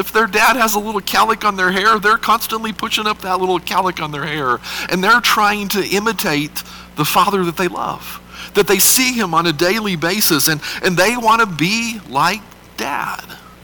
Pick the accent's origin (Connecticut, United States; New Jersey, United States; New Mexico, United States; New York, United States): New Mexico, United States; accent: New Mexico; Charleston, they have this nice little southern twang, and we have this no-accent New Mexico voice